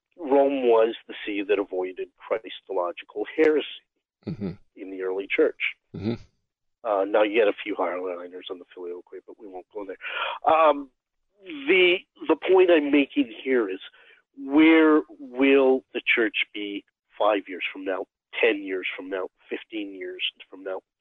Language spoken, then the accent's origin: English; Canada; Now, I'm Canadian. You got a lot of Canadian listeners.